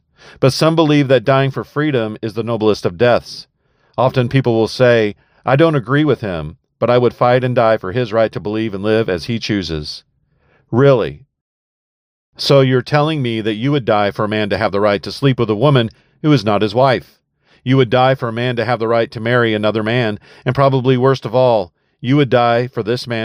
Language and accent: English; United States; I am an American, a citizen of the United States of America. I am patriotic and I love my country.